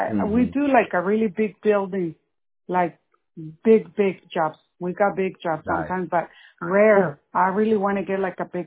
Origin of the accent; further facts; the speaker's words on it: Mexico; English is a second language; I don't want to be lazy because I've been here my whole life. I'm from Mexico, but I've been lazy. I need to only English because I need to learn more.